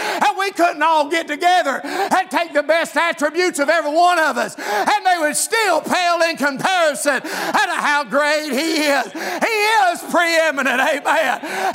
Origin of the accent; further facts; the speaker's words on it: United States; You got to remember, I'm from Scott County, and we don't use words like that a lot.